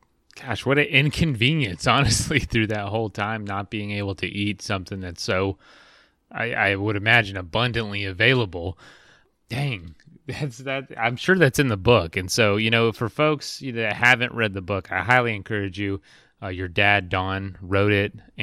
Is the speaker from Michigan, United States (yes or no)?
no; Florida, United States; We're here, you know, in the U.S., of course. But I grew up in Florida, and, you know, just 90 miles south of Florida is Cuba.